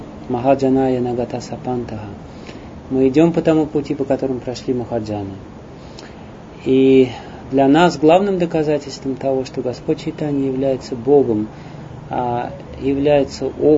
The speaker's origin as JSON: {"language": "Russian", "country": "Russia", "said": "Я сказал, что я из России"}